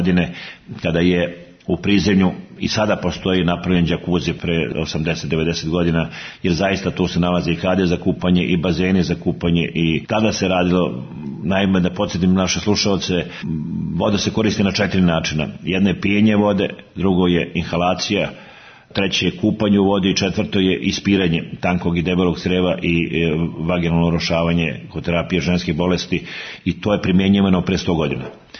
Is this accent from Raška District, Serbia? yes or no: yes; Vrnjačka Banja, Raška District, Serbia; born there; Ja sam rođen u Vrnjačkoj banji